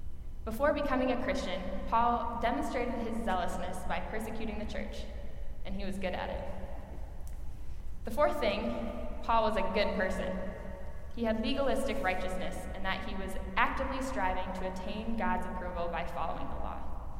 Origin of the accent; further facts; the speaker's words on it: Marion, Iowa, United States; I'm from Marion, Iowa.